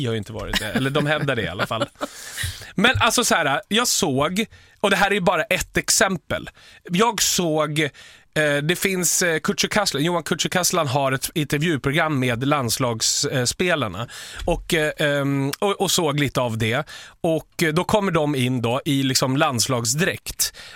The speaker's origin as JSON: {"language": "Swedish", "town": "Stockholm", "region": "Stockholm County", "country": "Sweden", "said": "folk som lyssnar som inte är från Stockholm, som, alltså ifall de tyder mig som stockholmare på hur jag pratar"}